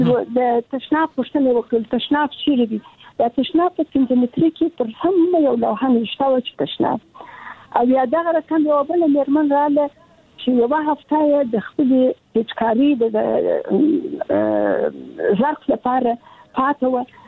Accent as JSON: {"language": "Pashto", "region": "Kandahar", "country": "Afghanistan", "said": "زه د کندهار یم، د کندهار د دنیا لالې سي کې مې زده کړې وکړې او کابل پوهنتون ته ولاړم"}